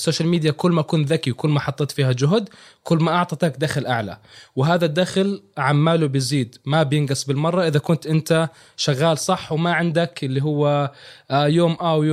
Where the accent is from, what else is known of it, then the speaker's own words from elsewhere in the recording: Dhulayl, Zarqa Governorate, Jordan; منطقة ضليل هي قرية مقارنة بالمحافظة، يعني أنا من الأردن، من محافظة الزرقاء، من قضاء ضليل اللي هو مستشفى حكومي مش موجود عندنا.